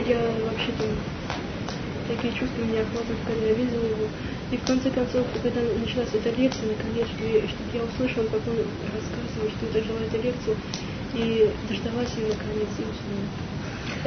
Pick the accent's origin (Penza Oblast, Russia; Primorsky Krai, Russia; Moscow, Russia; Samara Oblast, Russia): Samara Oblast, Russia; Tolyatti; Я из, ну, из Тольятти, вообще Самара, наш центр региональный